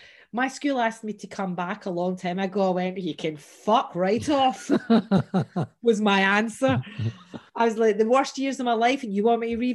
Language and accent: English; Glasgow, Scotland, United Kingdom; also born or lived in Loch Lomond; I was this wee scrawny little kid with a name like … growing up in Glasgow. It was literally like, let's just pile a whole load more on here, you know. And my parents moved from Glasgow out to Loch Lomond